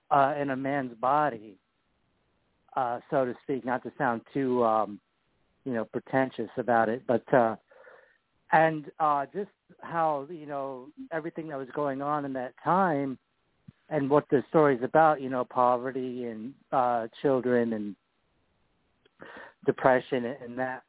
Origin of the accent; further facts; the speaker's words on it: Washington, United States; So I had rented the movie from a library in my hometown back in Washington.